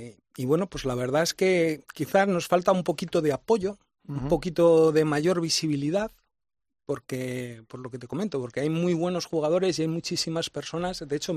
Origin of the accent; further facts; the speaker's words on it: Spain; como cualquier español